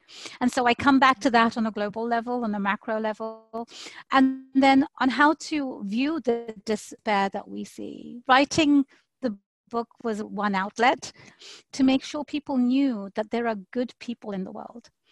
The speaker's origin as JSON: {"language": "English", "region": "England", "country": "United Kingdom", "moved": "yes", "said": "I've been here for 15 years. I moved from England, and 15 years is a long time."}